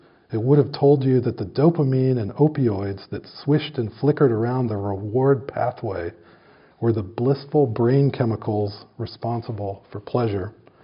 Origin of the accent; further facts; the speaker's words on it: Virginia, United States; I grew up in Virginia, and there was a place called Goshen Pass that I loved